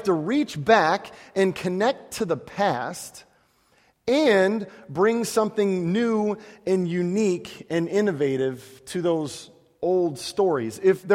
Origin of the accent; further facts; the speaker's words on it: Chicago, Illinois, United States; When I was like 10 years old, I grew up in Chicago, and in Chicago you get lots of snow.